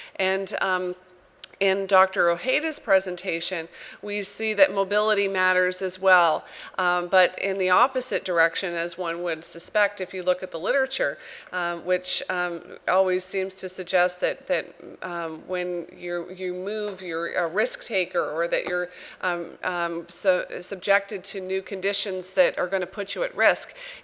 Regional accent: Canada; I know about the Canadian border because I'm Canadian

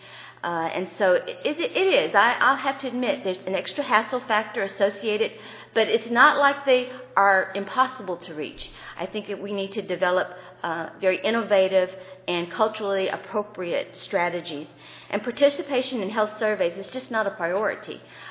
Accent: Houston, Texas, United States; I'm from Houston, Texas, a native Houstonian, very proud native Houstonian

